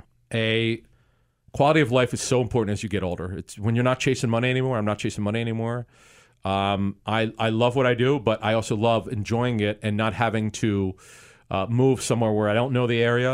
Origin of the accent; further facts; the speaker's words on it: Philadelphia, Pennsylvania, United States; as a kid growing up in Philly, in the Philadelphia area